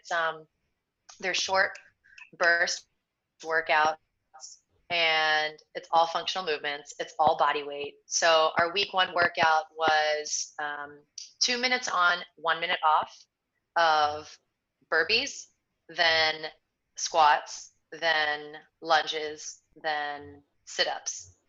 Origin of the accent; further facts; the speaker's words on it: Virginia Beach, Virginia, United States; now in New York, United States; So I'm from Virginia, like the Virginia Beach area. I moved up to New York about 6 years ago